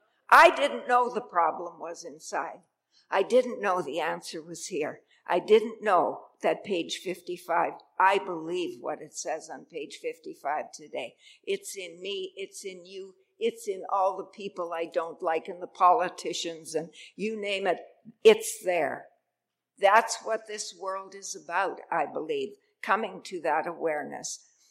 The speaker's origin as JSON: {"language": "English", "town": "Humboldt", "region": "Saskatchewan", "country": "Canada", "said": "By the way, I'm from Humboldt, Saskatchewan. Everybody knows Humboldt, Saskatchewan these days, don't you?"}